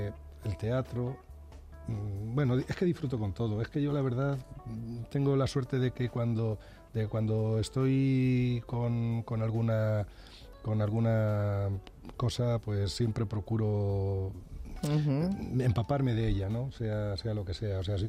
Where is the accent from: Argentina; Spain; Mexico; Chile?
Spain; Morata de Tajuña, Community of Madrid; Bueno, pues voy a seguir siendo quien era